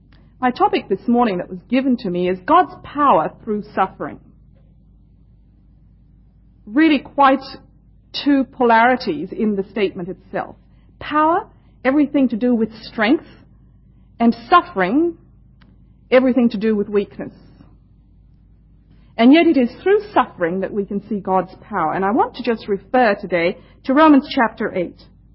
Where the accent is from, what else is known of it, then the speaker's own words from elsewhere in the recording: India; also born or lived in Canada; now in Australia; I come from India, that's my home, so you will excuse my accent a little bit. I've been in Australia just 4 years. I've lived in Canada for about 10 years, on and off.